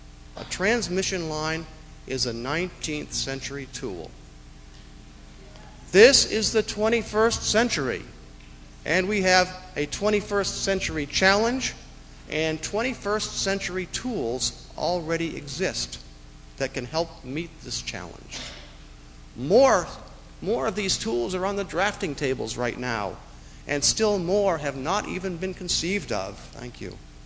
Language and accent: English; Plymouth, New Hampshire, United States; now in Pownall, Maine, United States; I live in Pownall, Maine, 783 Lawrence Road. I grew up here in Plymouth and Rumney, and I'm a property owner in Wentworth and Orford, and our family home is still here in Plymouth up on Old Hebron Road.